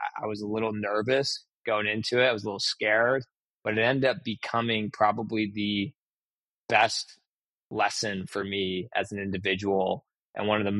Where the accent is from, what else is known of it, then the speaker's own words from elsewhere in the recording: Portland, Oregon, United States; And I think growing up in Portland, Oregon, and going to college in Oregon, you're generally speaking going to know people.